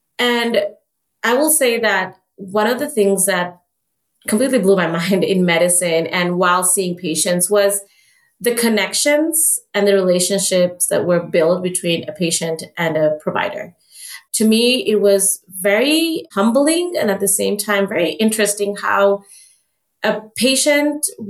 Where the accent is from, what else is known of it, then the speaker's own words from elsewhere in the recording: Buenos Aires, Argentina; I am from Argentina. I'm from Buenos Aires, Argentina, but my parents are from India.